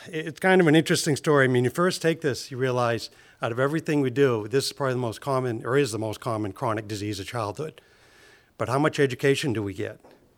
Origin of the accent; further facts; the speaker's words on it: Waterville, Maine, United States; been there 25 years that I've been back in town, my hometown.